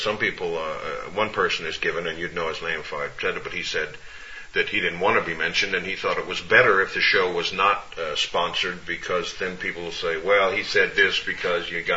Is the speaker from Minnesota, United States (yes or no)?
no; Orlando, Florida, United States; I went down to Orlando, Florida, my hometown